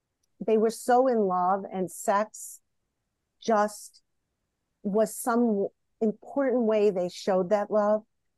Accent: Illinois, United States; now in Detroit, United States; I grew up right outside of Chicago, and Chicago's an amazing city

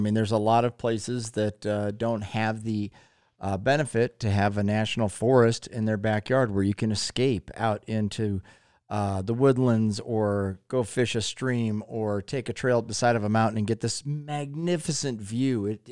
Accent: Ohio, United States; And I was from Northeast Ohio, and we had Lake Erie, which was great.

